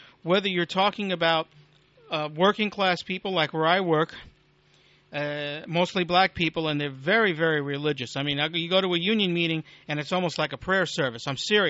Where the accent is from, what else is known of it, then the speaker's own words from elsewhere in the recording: New York, United States; now in Georgia, United States; Well, yeah, I'm not really from Georgia, although I've lived here for the last 10 years or so. And, you know, there's a misconception about New Yorkers, and I am a New Yorker.